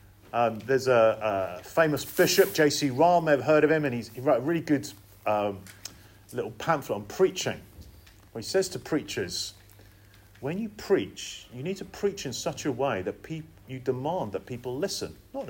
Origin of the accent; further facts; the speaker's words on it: England, United Kingdom; one of the difficulties as an Englishman that I have to endure in life is mockery when it snows.